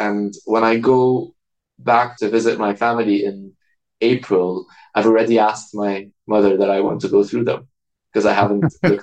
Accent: Beirut, Beirut Governorate, Lebanon; so I'm from Lebanon. I was born in Beirut. And in my country, the tradition is that the first gift for newborn babies is gold.

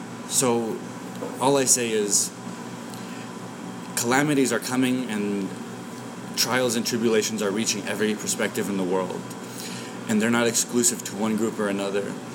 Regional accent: United States; I'm as American as apple pie with a little bit of rose water on it.

